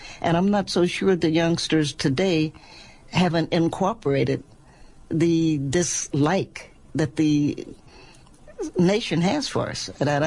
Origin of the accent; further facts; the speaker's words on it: Knoxville, Tennessee, United States; I am a Knoxvillean. I'm a Tennessean by birth. I grew up in Knoxville, Tennessee.